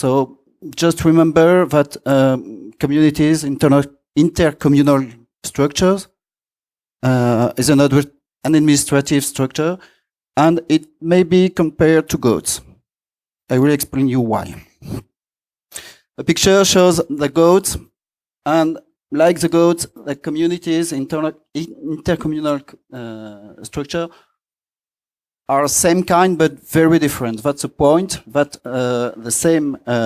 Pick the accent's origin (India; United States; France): France; English is a second language; I'm from France